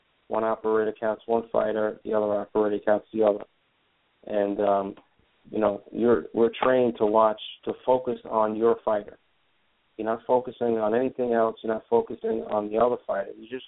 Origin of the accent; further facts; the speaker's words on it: New York, United States; I grew up in Long Island, New York, still live here